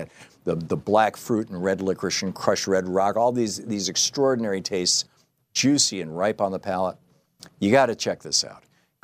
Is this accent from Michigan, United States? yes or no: yes; Michigan, United States; And growing up in Michigan, I mean, the Motown sound and all that kind of stuff, it's just, wow.